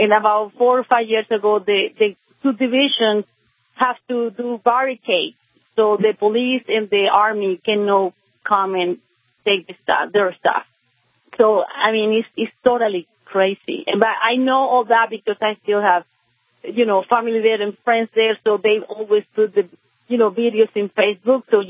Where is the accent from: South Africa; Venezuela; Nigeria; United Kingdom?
Venezuela; now in North Carolina, United States; I'm originally from Venezuela, and I still have people that I know there in relatives.